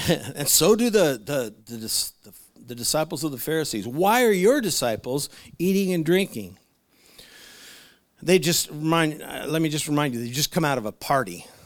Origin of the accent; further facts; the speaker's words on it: United States; because of being an American and being in a nation where we have the freedom to choose